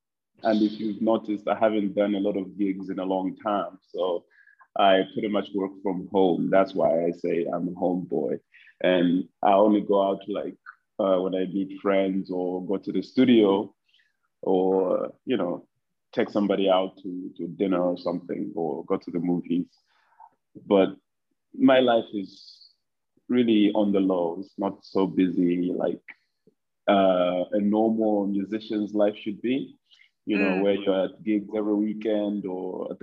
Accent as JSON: {"language": "English", "town": "Lusaka", "region": "Lusaka Province", "country": "Zambia", "tie": "born or raised there", "also_born_or_lived": "Itezhi-Tezhi", "said": "So I was born in Itezi, right, which is a small town in the southern province. That's where my mom worked as a nurse at the Itezi hospital. So after some time, we moved to Lusaka"}